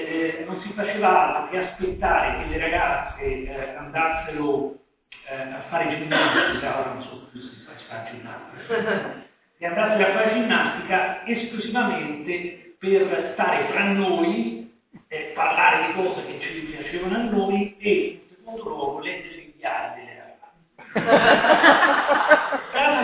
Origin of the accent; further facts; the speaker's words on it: San Marcello Pistoiese, Tuscany, Italy; io sono nata a San Marcello Togliese e le scuole medie inferiori le avevo fatte su a San Marcello. Poi scuole superiori, andai a Pistoia, fece le magistrali